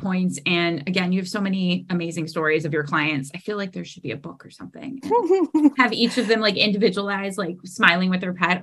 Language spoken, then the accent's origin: English; East Cleveland, Ohio, United States; And I grew up in East Cleveland, which very low, very below the poverty line.